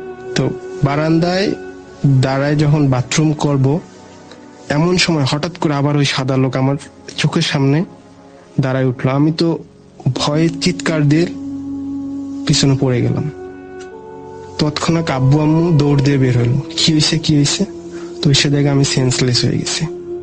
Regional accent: Shitalgari, Rangpur Division, Bangladesh; আমাদের বাড়ি হচ্ছে রংপুর জেলার শীতলগাড়ি গ্রামে।

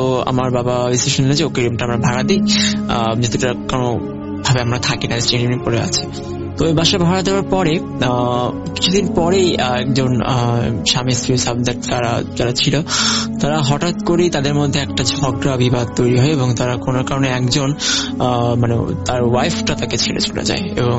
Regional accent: Dhaka, Dhaka Division, Bangladesh; এবং আমার ছোটবেলাটাই ওখান থেকে শুরু, আমাদের মিরপুরেই আমার বড় হওয়া।

